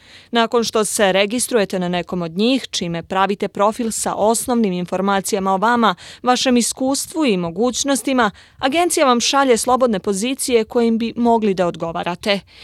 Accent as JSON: {"language": "Serbian", "country": "Montenegro", "said": "Ja dolazim iz Crne Gore i gdje sam i završila fakultet političkih nauka, odnosno specijalizirala novinarstvo"}